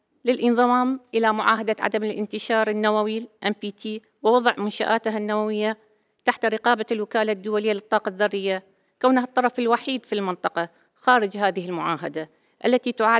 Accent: Iraq; وذكر اسم بلدي العراق

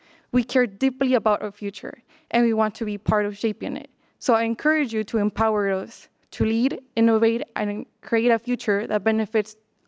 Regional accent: Mexico; English is a second language; now in United States; Growing up in Mexico, these challenges were my reality.

